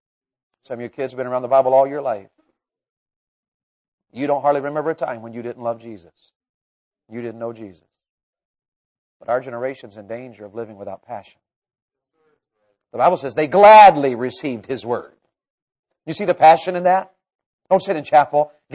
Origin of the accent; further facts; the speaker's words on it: Tennessee, United States; born there; I was born in Tennessee.